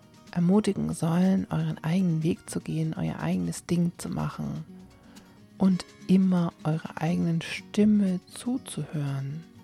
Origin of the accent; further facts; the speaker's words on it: Germany; born there; Und ich bin dann 1980 in die DDR geboren